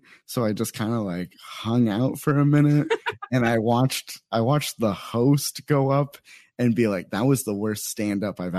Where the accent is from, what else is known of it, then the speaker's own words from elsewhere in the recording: Phoenix, Arizona, United States; I'm new here. I'm from Phoenix. You know, it's hot there.